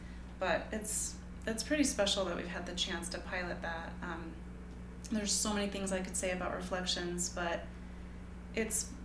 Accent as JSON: {"language": "English", "region": "Texas", "country": "United States", "tie": "born or raised there", "said": "but I grew up in Texas, and we had them there. My parents would buy them for us."}